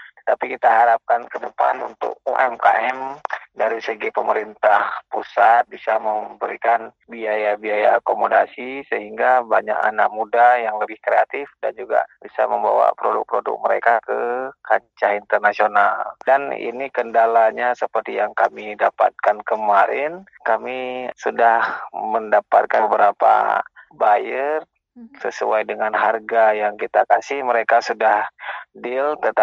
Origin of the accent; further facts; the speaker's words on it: Aceh, Indonesia; kami dari Aceh bisa mempromosikan hasil-hasil pertanian yang ada di Aceh